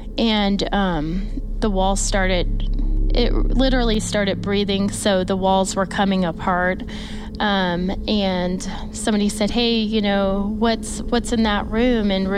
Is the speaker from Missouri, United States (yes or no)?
yes; Kansas City, Missouri, United States; I'm from Kansas City, Missouri.